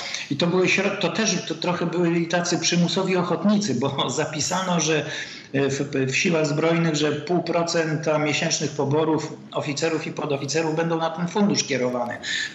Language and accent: Polish; Gdynia, Pomeranian Voivodeship, Poland; wyrośliśmy tutaj w Gdyni na piachach i na wydmach piaszczystych